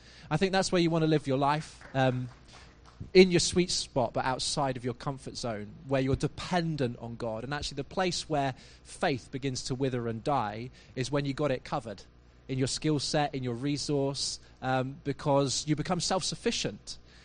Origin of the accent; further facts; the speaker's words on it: Malvern, West Midlands, United Kingdom; We piloted that in my hometown of Malvern through my local church, who just had one young person and no youth ministry at the time.